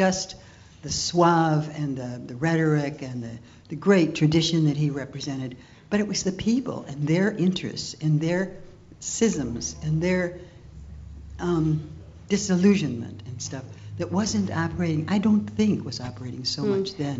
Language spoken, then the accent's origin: English; Milwaukee, Wisconsin, United States; And I'm from Milwaukee, East Side.